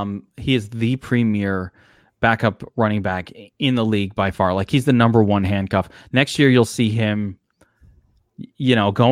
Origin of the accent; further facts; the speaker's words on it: Brooklyn, New York, United States; Listen, I'm from Brooklyn.